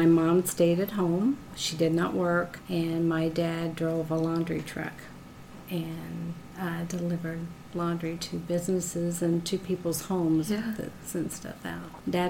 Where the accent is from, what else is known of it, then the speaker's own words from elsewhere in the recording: Evansville, Indiana, United States; Evansville.